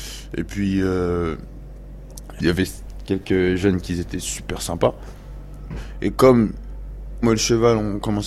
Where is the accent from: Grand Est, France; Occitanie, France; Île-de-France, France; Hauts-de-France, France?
Île-de-France, France; Montreuil; Je suis de Montreuil, je suis rappeur et je suis cavalier du 9-3.